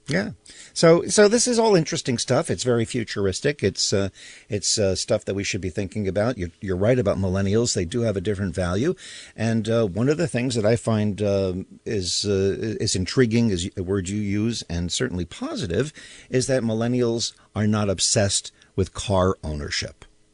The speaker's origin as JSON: {"language": "English", "town": "Long Island", "region": "New York", "country": "United States", "tie": "born or raised there", "said": "I grew up on Long Island where we had surfboards on our cars but never went surfing because there was no place that allowed it."}